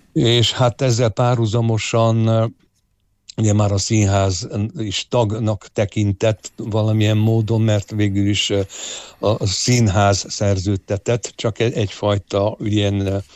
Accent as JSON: {"language": "Hungarian", "region": "Harghita", "country": "Romania", "tie": "born or raised there", "said": "ott nőttem fel, ott érettségiztem"}